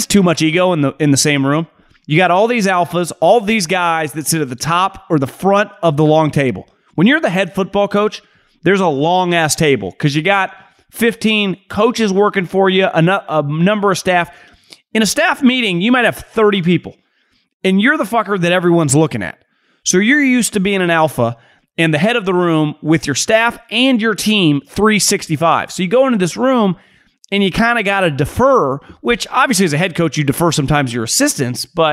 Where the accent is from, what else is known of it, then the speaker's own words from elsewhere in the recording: California, United States; You know, I grew up in California.